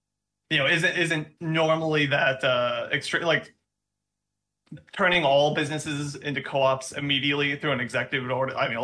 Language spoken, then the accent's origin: English; Minnesota, United States; And I'm also originally from Minnesota